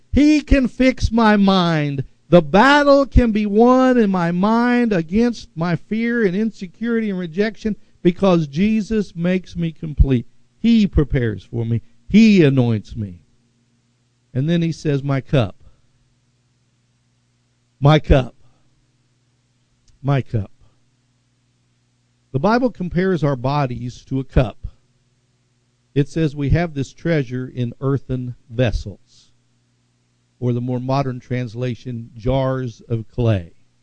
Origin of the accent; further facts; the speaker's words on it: Tulsa, Oklahoma, United States; also born or lived in Tahlequah; When I was about in fourth grade, we lived in Tahlequah for a while. Most of my life I grew up in West Tulsa. My mom was homesick for her mom, and so we moved down here for a while.